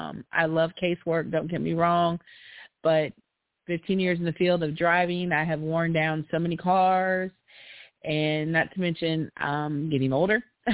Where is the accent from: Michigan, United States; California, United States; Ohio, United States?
Ohio, United States; now in Alabama, United States; I am actually from Ohio. Yeah, and I live in Alabama.